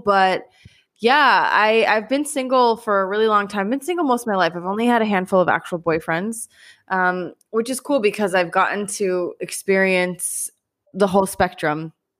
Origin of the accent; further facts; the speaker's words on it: Denver, Colorado, United States; also born or lived in Omaha; now in Israel; I grew up in Denver, Colorado. I was born in Omaha, Nebraska, so I'm from the Midwest. I've been in Israel since the end of 2012.